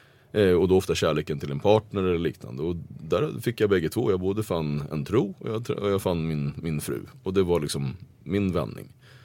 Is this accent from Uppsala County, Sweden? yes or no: yes; Gottsunda, Uppsala County, Sweden; Jag kom bort ifrån Gottsunda helt enkelt. Och det var ju min räddning. Och under långa perioder så åkte jag tillbaka till Gottsunda